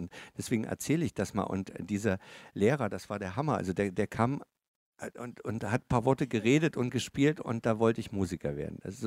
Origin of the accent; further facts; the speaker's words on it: Chemnitz, Saxony, Germany; ich komme ja aus Chemnitz, das liegt so am Rand des Erzgebirges